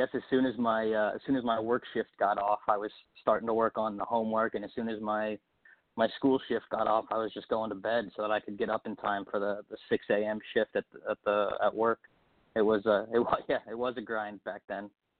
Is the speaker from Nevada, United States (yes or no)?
yes; Las Vegas, Nevada, United States; also born or lived in Summers Point, New Jersey; I was born in New Jersey, in Summers Point, New Jersey. Moved out to Las Vegas at a young age.